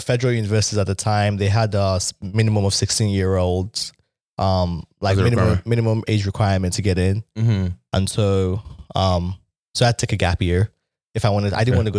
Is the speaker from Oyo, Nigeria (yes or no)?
no; Lagos, Nigeria; I was born in Lagos, mainland, you know, Agege side.